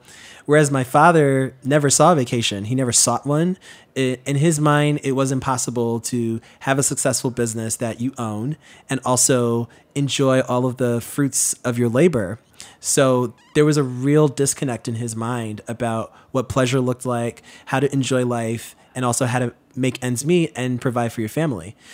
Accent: Queens, New York, United States; There were days where growing up in Queens where we would have visitors from all around the world, just literally in our apartment

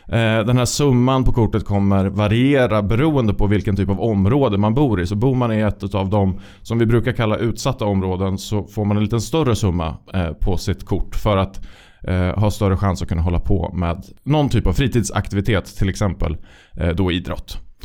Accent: Dalarna County, Sweden; Nej, det är jag inte. Jag är från Dalarna, ja.

